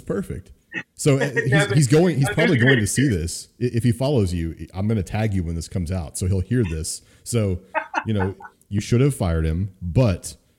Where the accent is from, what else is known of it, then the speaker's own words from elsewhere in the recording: Texas, United States; I'm a, you know, born and raised in Texas, very red family, you know, so always been kind of like that conservative neocon